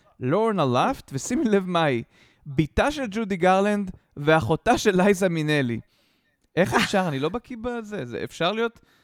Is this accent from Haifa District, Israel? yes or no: no; Tel Aviv, Tel Aviv District, Israel; יהודה לוי זה הרחוב שבו גדלתי בתל אביב